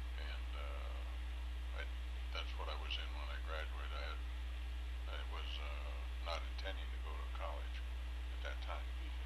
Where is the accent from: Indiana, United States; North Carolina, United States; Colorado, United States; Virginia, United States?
Indiana, United States; Fort Wayne; born there; I was born in Fort Wayne in 1924, which is a long time ago, and to my mother and my father, both German